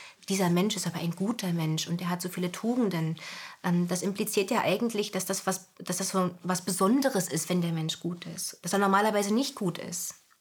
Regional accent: Potsdam, Brandenburg, Germany; Und ich bin in Potsdam zur Welt gekommen, am Stern. Und mein Kindergarten, der lag direkt an der Havel.

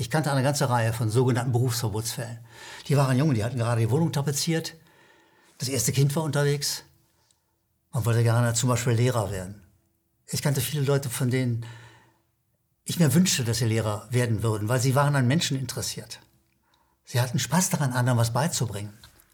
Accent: Düsseldorf, North Rhine-Westphalia, Germany; In Düsseldorf, wo ich herkomme, war es das 14. Kommissariat.

